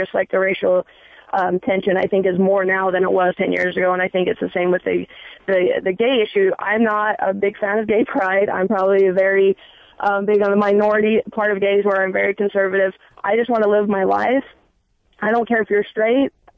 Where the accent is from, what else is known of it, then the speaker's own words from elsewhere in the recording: Utah, United States; I'm originally from Utah